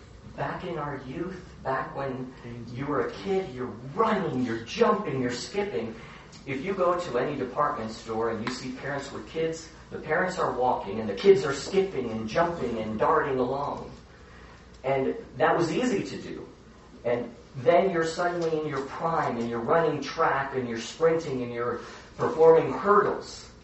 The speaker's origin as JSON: {"language": "English", "town": "Chicago", "region": "Illinois", "country": "United States", "tie": "born or raised there", "said": "I was raised in Chicago. Actually, Darren is also from Chicago."}